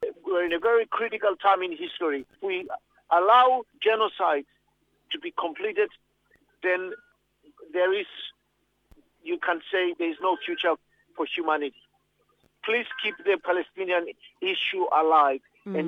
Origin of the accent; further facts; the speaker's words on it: Australia; We are protesting what the Australian government is doing because we're Australian.